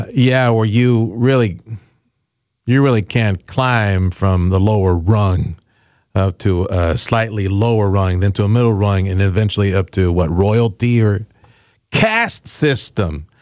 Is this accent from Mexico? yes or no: yes; Mexico; You know, I grew up in Mexico and witnessed a true caste system.